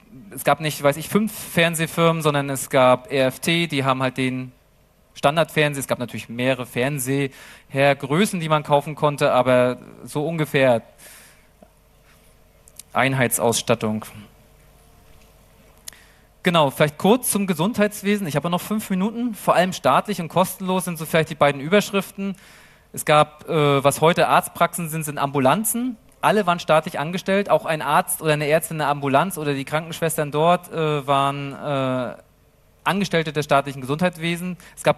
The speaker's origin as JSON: {"language": "German", "town": "Rostock", "region": "Mecklenburg-Vorpommern", "country": "Germany", "said": "Zum Beispiel auch in Rostock, wo ich herkomme, da sieht man das bis heute"}